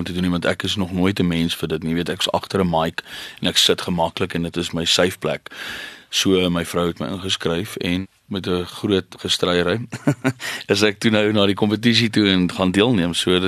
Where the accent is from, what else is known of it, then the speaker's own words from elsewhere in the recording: Ladysmith, KwaZulu-Natal, South Africa; also born or lived in Clarens; ek is daar gebore. Ek het groot geword in Ladysmith, maar direk na skool het ek Clarence toe gegaan na die familiebesigheid.